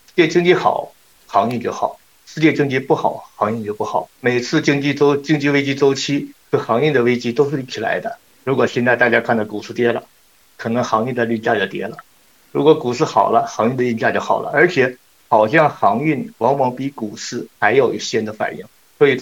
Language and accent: Chinese; Northeast China, China; accent: Northeastern Mandarin; 大家就用我们东北话说是大家拔钢杆